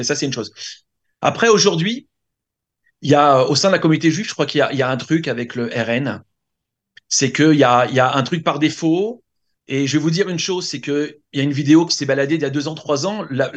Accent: Tunisia; moi, tu sais, je suis tunisien, j'ai un peu peur de l'œil.

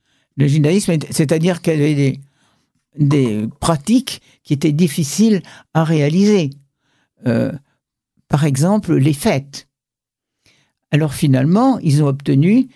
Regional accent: France; nous n'oublions pas que nous sommes français.

